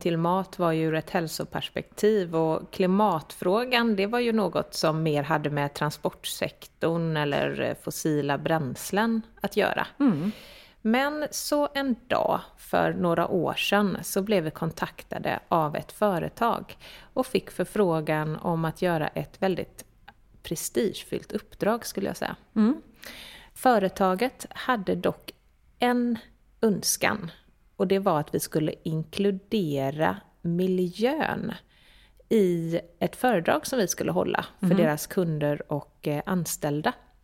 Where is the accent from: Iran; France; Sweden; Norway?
Sweden; Gothenburg, Västra Götaland County; Vi är två vänner från Göteborg ursprungligen.